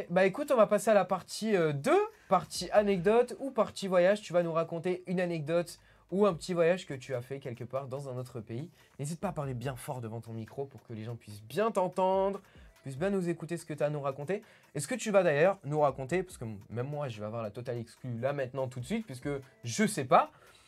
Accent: Paris, Île-de-France, France; je suis un Parisien.

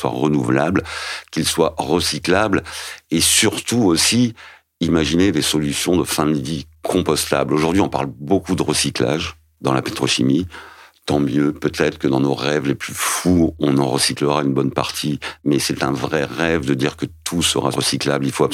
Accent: Quimper, Brittany, France; born there; moi je suis né à Quimper dans le Finistère

